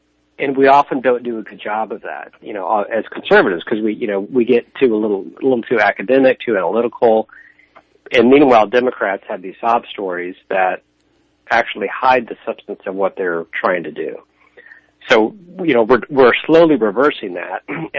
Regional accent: Kansas City, Missouri, United States; I'm from Kansas City originally, so I'm a Midwesterner and have traveled, lived overseas.

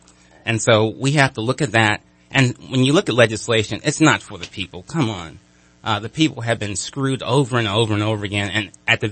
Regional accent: Oakland, California, United States; All right, well, you know, I'm from Oakland. I've been in the North State for 12 years.

